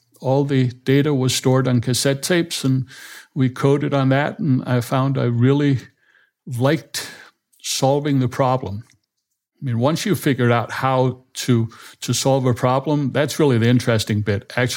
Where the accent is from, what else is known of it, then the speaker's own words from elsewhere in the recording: Copenhagen, Capital Region, Denmark; English is a second language; I grew up entirely in Denmark.